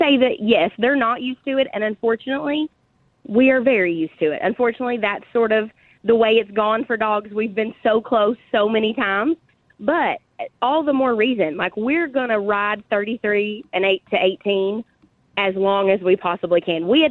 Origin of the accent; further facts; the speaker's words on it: Kentucky, United States; So I am from Kentucky, but huge, huge, huge Georgia fan.